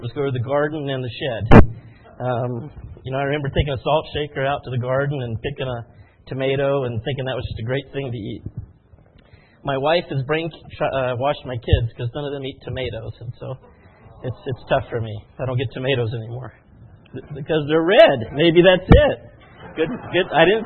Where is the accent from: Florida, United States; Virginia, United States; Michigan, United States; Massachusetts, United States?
Florida, United States; I grew up in Florida. I grew up on a farm.